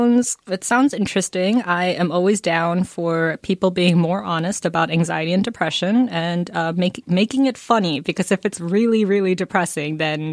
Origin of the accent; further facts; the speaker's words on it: Georgia, United States; If you ask me to do a Southern accent, which, like, I'm from Georgia, and I cannot do a Southern accent.